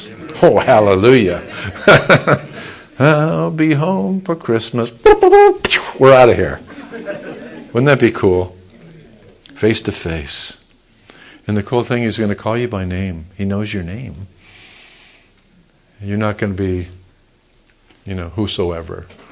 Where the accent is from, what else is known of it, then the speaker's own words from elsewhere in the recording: United States; I'm an American. I'm a veteran. I'm a Christian.